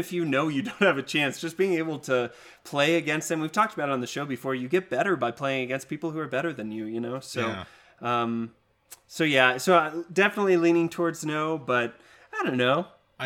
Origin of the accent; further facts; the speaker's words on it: Texas, United States; I mean, I grew up in Texas, and I came out here for summer camp once a year.